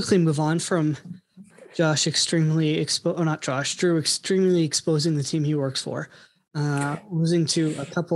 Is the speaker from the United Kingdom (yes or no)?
no; Canada; Maybe my vision's a little blurred as a Canadian.